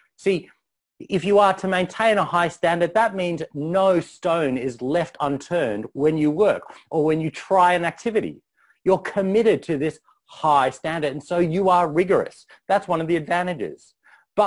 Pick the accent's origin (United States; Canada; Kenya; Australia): Australia; born there; I am an ABC. That's right. I'm an Australian-born Chinese, which means I'm a mix of East and West Australian and Asian cultures